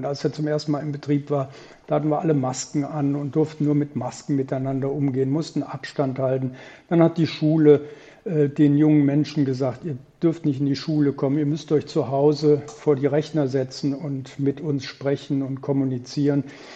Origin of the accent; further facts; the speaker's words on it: Düsseldorf, North Rhine-Westphalia, Germany; ich bin Düsseldorfer, ich bin Vater von zwei wunderbaren Kindern, ich bin Großvater von drei wunderbaren Enkelkindern